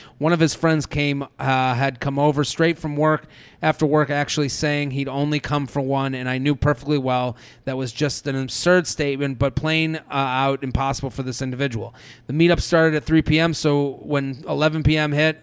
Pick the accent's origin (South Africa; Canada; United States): Canada; moved away as an adult; now in United Kingdom; I'm from Canada, but have moved overseas to the UK to move in with my previous long-distance boyfriend.